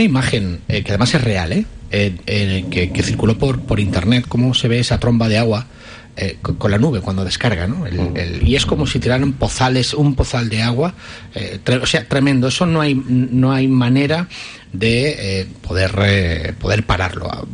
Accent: Valencia, Valencian Community, Spain; yo soy de Torrefiel, yo tengo 51 años

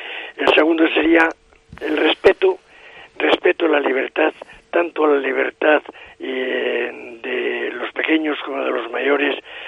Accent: Cistierna, Castile and León, Spain; yo pues nací en Cisterna, de un padre que trabajaba en Ullieres de Sabero, que estuve en contacto durante mi infancia, adolescencia y demás con el sector de la minería

